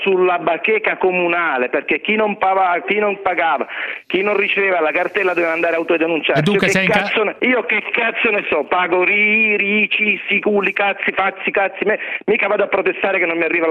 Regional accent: Ercolano, Campania, Italy; sono incazzato nero, io sono di Ercolano

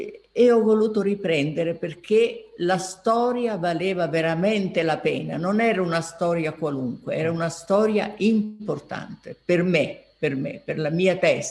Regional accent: Naples, Campania, Italy; Io sono una napoletana al 1000% e questo non lo dimenticherò mai.

